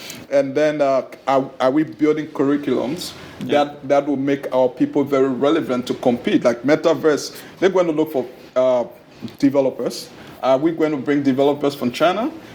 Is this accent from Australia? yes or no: no; Ghana; I'm a US trained, but I'm from Ghana.